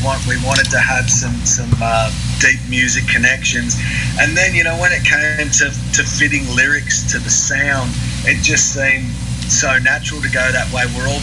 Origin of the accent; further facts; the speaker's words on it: Melbourne, Victoria, Australia; So we're all from Melbourne.